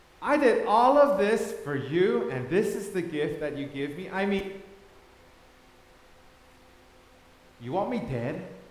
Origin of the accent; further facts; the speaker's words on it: Thailand; Now, I grew up in Thailand.